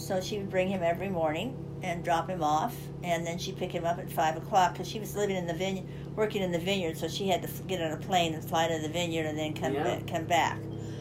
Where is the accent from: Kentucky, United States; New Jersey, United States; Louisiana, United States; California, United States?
California, United States; And see, I had never heard, I'm from California. Vanderbilt is not in anybody's radar there.